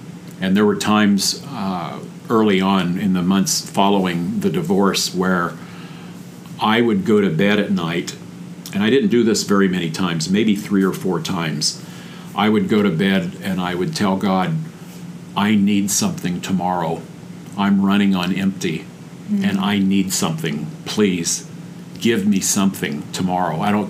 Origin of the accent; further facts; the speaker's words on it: Junction City, Kansas, United States; I grew up in Junction City, Kansas.